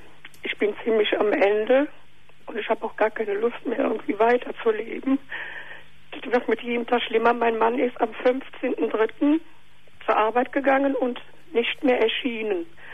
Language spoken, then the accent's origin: German; Cologne, North Rhine-Westphalia, Germany; ich bin aus Köln.